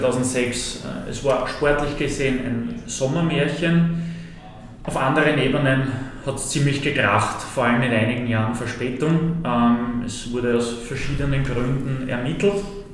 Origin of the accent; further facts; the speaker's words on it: Austria; aber als Österreicher schaut man auch einmal kurz auf